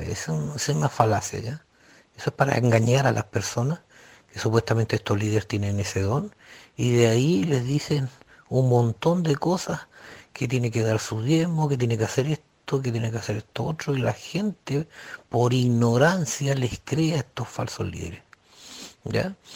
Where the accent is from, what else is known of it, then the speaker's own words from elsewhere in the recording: Chile; yo soy chileno y sepa inglés, francés, portugués